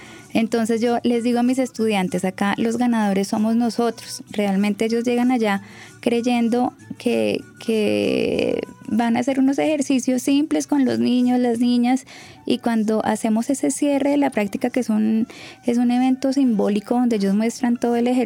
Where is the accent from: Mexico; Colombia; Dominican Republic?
Colombia; quiero como colombiano